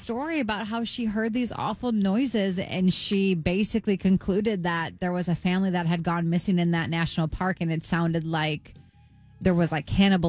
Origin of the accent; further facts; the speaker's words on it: Wisconsin, United States; And then obviously we got to do my hometown state